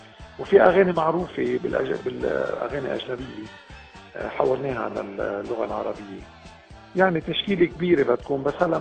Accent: Dhour El Choueir, Mount Lebanon, Lebanon; وصار نصيب انه تعرفت على زوجتي شيلا ببلدتنا بدور شوير

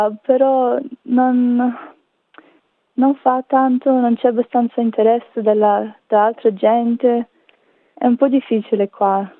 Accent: Rome, Lazio, Italy; also born or lived in Moscow; Io sono nata a Roma, però subito dopo siamo trasferiti a Mosca per un po' e viaggiavo molto spesso da Roma a Mosca, quindi sono cresciuta in tutti e due paesi.

